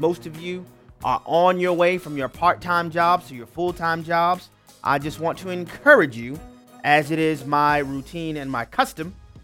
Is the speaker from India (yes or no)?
no; New Orleans, Louisiana, United States; Y'all know I'm from New Orleans.